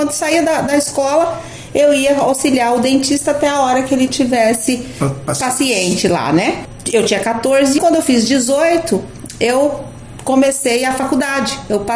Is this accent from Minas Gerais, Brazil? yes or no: no; Jaraguari, Mato Grosso do Sul, Brazil; born there; eu nasci num sítio, né, num sítio da minha avó, que é ali no município de Jaraguari.